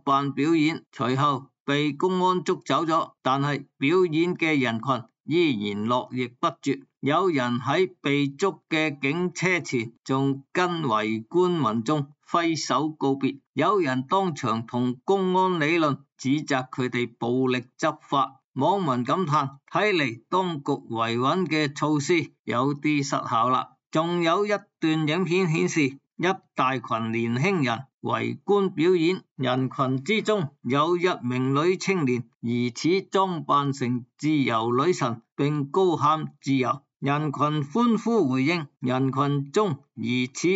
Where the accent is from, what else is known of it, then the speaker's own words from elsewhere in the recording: Hong Kong; 我们香港人说的坐紧艇啊